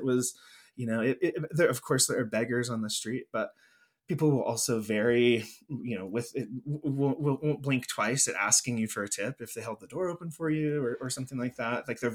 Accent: United States; it's also complicated to travel there, at least as an American, because our money goes so far there.

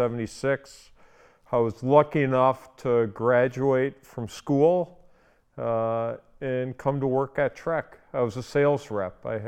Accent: Wisconsin, United States; I grew up in Wisconsin. Two great parents.

